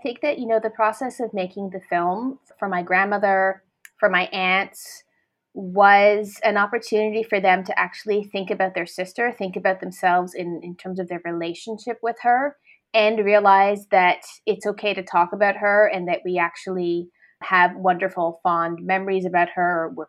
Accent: Canada; I grew up in Canada. As much as I'm Ethiopian, I'm also Canadian. And as a member of the diaspora

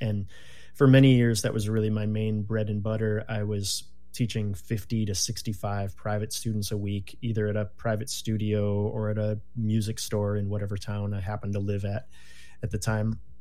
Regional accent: Wisconsin, United States; moved away as an adult; also born or lived in Terre Haute, Indiana / Minnesota; now in Oregon, United States; I was born in Terre Haute, Indiana, a place that I don't remember much about because I left when I was very young, but lived most of my growing up years in various spots of Wisconsin and Minnesota. And eventually in 06, moved myself out this way to Oregon.

